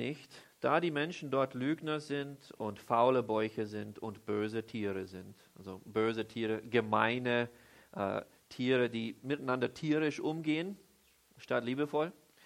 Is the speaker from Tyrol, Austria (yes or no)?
no; Vienna, Austria; Ich bin Wiener, ich will es einfach gemütlich haben